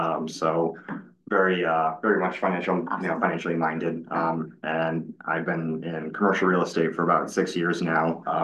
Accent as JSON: {"language": "English", "town": "East Lyme", "region": "Connecticut", "country": "United States", "tie": "born or raised there", "said": "I grew up in East Lyme. And so definitely know, Connecticut and, love where I live."}